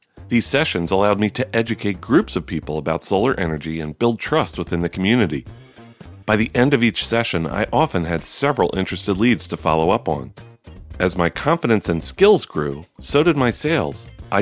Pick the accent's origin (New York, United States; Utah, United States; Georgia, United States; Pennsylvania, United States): Utah, United States; from Utah.